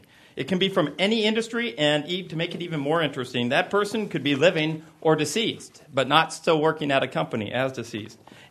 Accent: California, United States; As a Californian, I appreciate the opportunity to have you come out and help us out with the taxes there

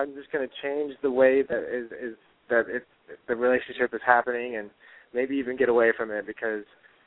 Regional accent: Missouri, United States; I'm from Missouri.

